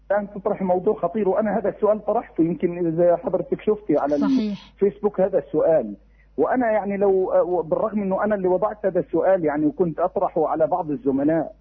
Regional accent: Palestine; نحن أبناء فلسطين وخصوصا أبناء المخيمات

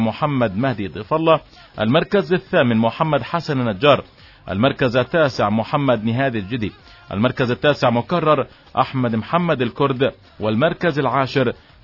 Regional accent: Gaza Strip, Palestine; إحنا اسمنا فلسطينيين يا سيد الرجوب موجودين على الساحة في غزة

